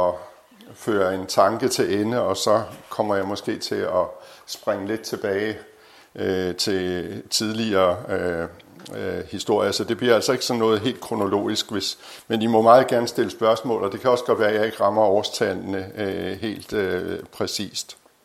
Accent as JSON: {"language": "Danish", "town": "Birkerød", "region": "Capital Region of Denmark", "country": "Denmark", "tie": "born or raised there", "said": "Jeg er vokset op i Birkerød, nord for København, ude på en pløjemark"}